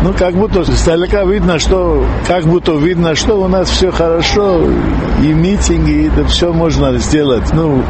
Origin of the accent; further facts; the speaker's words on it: Abkhazia, Georgia; Я беженец из Абхазии. Вот уже 18 лет